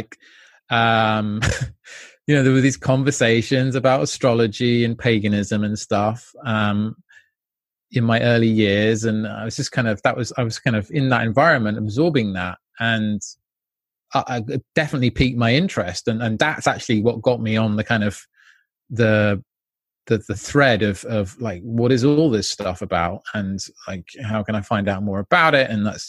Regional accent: Jersey; where I was brought up in Jersey, there are scores and scores and scores of these sacred sites

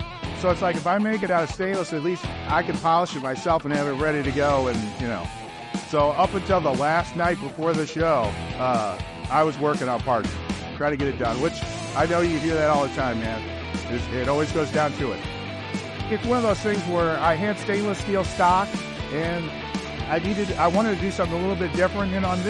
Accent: St. Louis, Missouri, United States; I'm from St. Louis, Missouri, and you're watching Grease and Gears TV.

